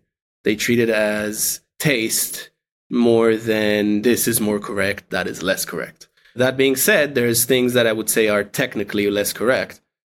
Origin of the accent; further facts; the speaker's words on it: Israel; English is a second language; I was in Israel. I'm from Israel originally.